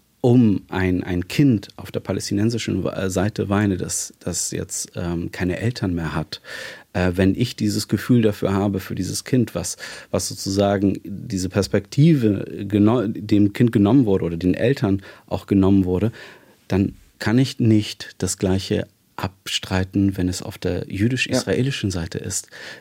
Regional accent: Hamburg, Germany; komme ich eher aus dem Süden, ich bin Harburger Jung, also ich bin Harburg groß geworden und ich bin eigentlich nur per Zufall nach Wilhelmsburg gezogen

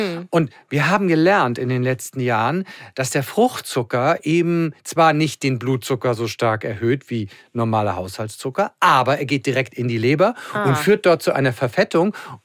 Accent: Hamburg, Germany; Ich bin ja Hamburger hier und ich bin ja täglich in Hamburg insofern.

